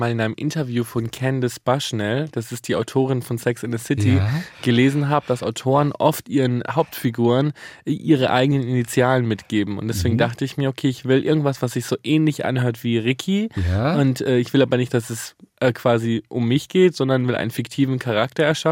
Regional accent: Italy; now in Germany; Ich habe eine große Familie, ich bin Italiener

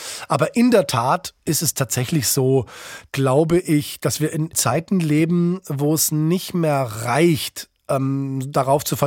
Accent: Munich, Bavaria, Germany; Spielt auch in meiner Heimatstadt München, wo ich mich sehr gut auskenne.

